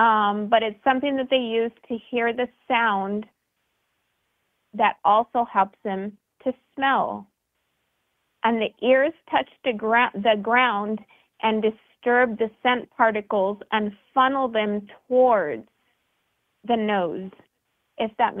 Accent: California, United States; I am from Southern California.

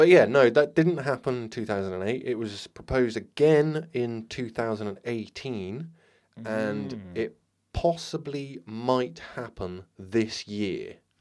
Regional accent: Ludlow, West Midlands, United Kingdom; From where I grew up in South Shropshire, called a little town called Ludlow.

